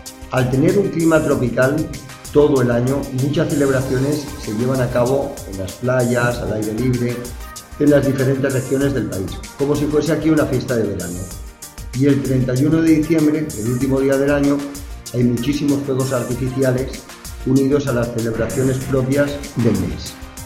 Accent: Venezuela; cómo se celebra y se vive las fiestas navideñas en mi país, en Venezuela.

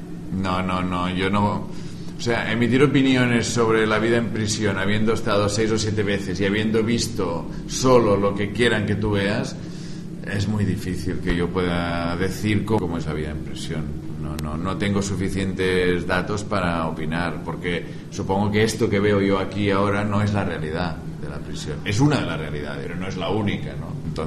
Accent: Vic, Catalonia, Spain; Yo soy de Vic

